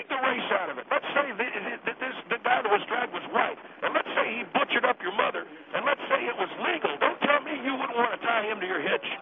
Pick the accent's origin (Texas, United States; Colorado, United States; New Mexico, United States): Texas, United States; moved away; Yeah, I was born and raised in Texas